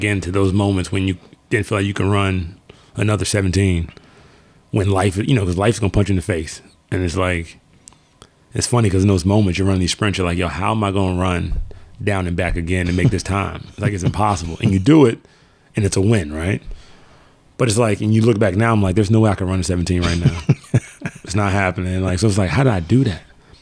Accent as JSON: {"language": "English", "region": "Virginia", "country": "United States", "tie": "born there", "said": "Yeah, born in Virginia."}